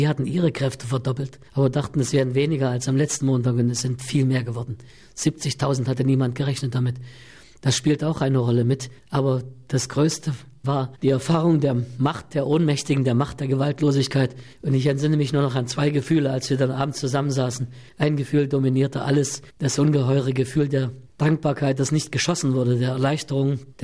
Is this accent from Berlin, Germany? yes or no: no; Leipzig, Saxony, Germany; born there; Und da bin ich hier in Leipzig in einer Klinik geboren